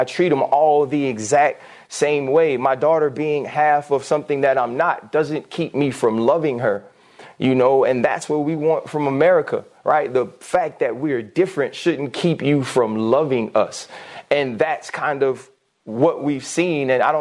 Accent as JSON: {"language": "English", "town": "New Orleans", "region": "Louisiana", "country": "United States", "tie": "born or raised there", "said": "You know, I grew up in New Orleans. I grew up in the South."}